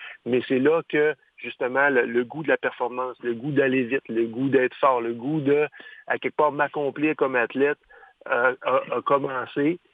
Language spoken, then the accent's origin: French; Saguenay, Quebec, Canada; J'ai gravi dans les circuits régionaux chez moi au Saguenay.